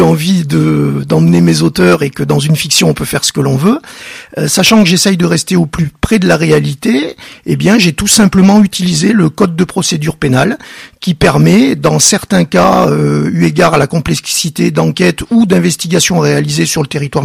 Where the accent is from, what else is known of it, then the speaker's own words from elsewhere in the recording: Voiron, Auvergne-Rhône-Alpes, France; born there; le département de l'Isère d'où je suis natif puisque je suis né à Voiron